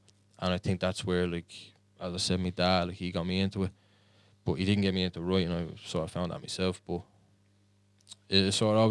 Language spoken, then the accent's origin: English; Dublin, Leinster, Ireland; I grew up in the Liberties, but more Brightway Street Flats, and now I'm just living down by the Coombe, same area.